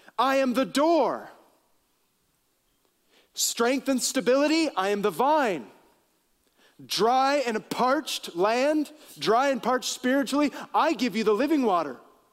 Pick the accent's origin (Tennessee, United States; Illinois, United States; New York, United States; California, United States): California, United States; Napa; born there; I was born in Napa, so represent.